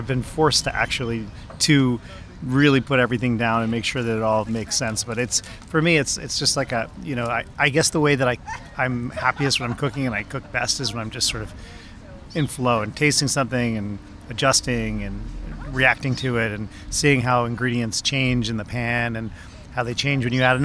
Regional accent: Vermont, United States; Well, I grew up in Vermont on a small family farm.

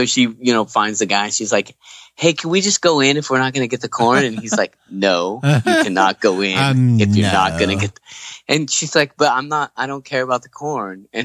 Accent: Kingsburg, California, United States; so I come from Kingsburg, and in Kingsburg there was this one corn stand out in, you know, a certain part of town.

